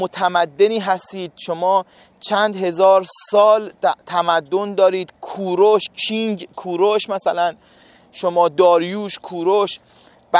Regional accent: Iran; من گفتم که ما ایرانی هستیم.

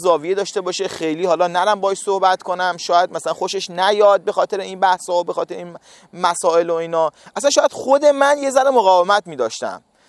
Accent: Iran; من گفتم که ما ایرانی هستیم.

